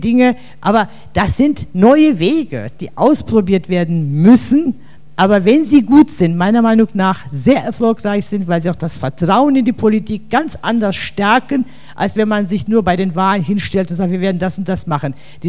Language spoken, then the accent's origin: German; Cologne, North Rhine-Westphalia, Germany; aber ich bin Kölner, deswegen sagen wir